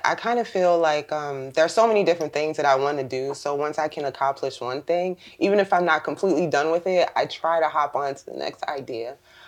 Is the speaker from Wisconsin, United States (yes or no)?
no; Columbia, Maryland, United States; also born or lived in Washington, D.C.; Yeah, but yes, I was born in D.C. at Washington Hospital Center. But I actually moved to Columbia, Maryland.